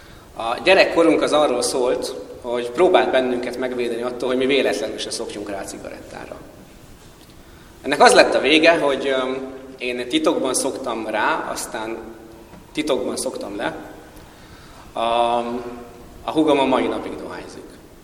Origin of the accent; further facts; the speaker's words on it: Győr, Győr-Moson-Sopron, Hungary; born there; felemeltek a Győri Kórház szülészetén, kimutattak édesapámnak meg a nagynénémnek, és megdermedtek, mert a nagyapám arcával születtem.